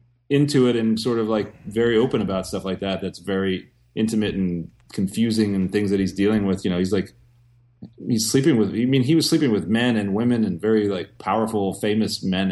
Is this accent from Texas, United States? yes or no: yes; Texas, United States; because I'm from Texas, so I remember like in high school I had Texas history.